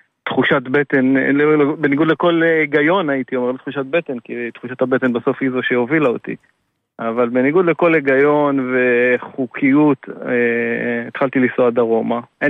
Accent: Kiryat Ata, Haifa District, Israel; אני מהקריות, אני מקריית אתא.

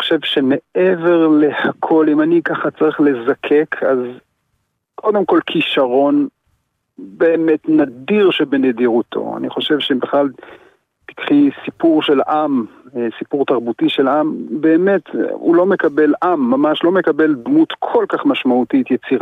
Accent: Kinneret, Northern District, Israel; נולדתי בקבוצת כינרת, שני הוריי הם כינרתים, אני ככה כינרתי גאה

